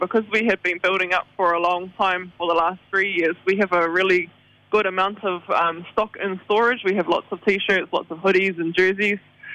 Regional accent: Moerewa, Northland, New Zealand; now in Pakaraka, New Zealand; I'm from Ngāti Hine at Te Kapotai, born and raised in Moriwa, currently living in Pakaraka with my whānau and our whānau home.

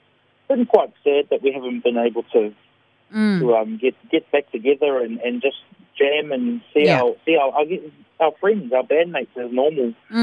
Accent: Kaitaia, Northland, New Zealand; I've always wanted to show the rest of New Zealand what Kaitaia can do, what the far north in general can do.

